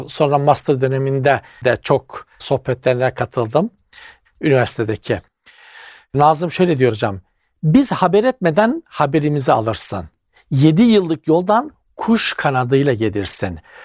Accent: Black Sea Region, Turkey; ben pek beceremezdim beş taş oynamayı, bizim Karadeniz'de çok yaygındı.

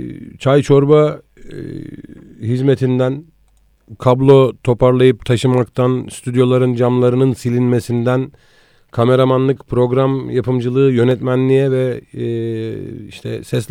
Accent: Konya, Turkey; also born or lived in Istanbul / Trabzon; İstanbul'da doğdum. Sonra Trabzon'da başlayan bir eğitim hayatı. Anaokulu, ilkokulu. Oradan sonra Konya. Konya'da ilkokulun geri kalan kısmı, ortaokul ve lise, Konya İmam Hatip Lisesi.

